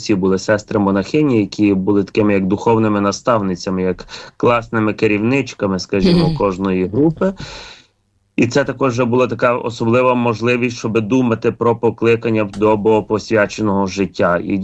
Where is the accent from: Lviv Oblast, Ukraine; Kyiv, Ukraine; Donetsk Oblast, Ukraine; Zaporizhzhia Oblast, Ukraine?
Lviv Oblast, Ukraine; Lviv